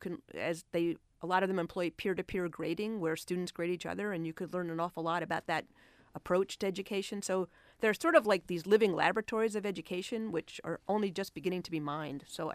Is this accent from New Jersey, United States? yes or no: yes; New Jersey, United States; And I'm also from New Jersey, so that resonated with me.